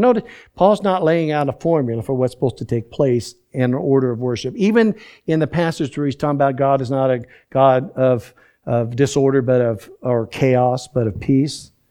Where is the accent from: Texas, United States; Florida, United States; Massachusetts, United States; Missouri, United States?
Florida, United States; born there; By the way, I was born in Florida.